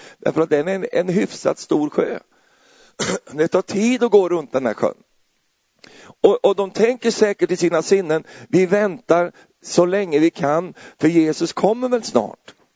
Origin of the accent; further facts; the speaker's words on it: Sweden; Tänk på att jag är svensk. Jag blir lätt orolig.